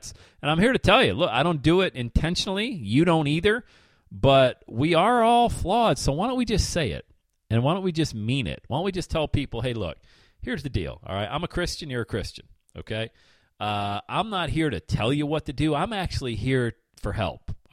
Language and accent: English; Bradford, Pennsylvania, United States; I'll get back to being raised Irish Catholic in Bradford, PA in just a second.